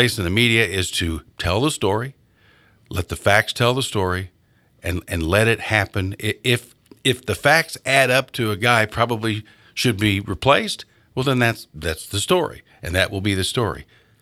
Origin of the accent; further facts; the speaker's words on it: Ireland; And I'm an Irishman.